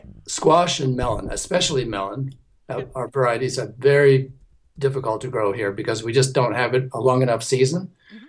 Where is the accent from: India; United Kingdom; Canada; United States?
Canada; Ottawa, Ontario; I say I'm from Ottawa, but I live outside of a little village associated with Ottawa called Stittsville.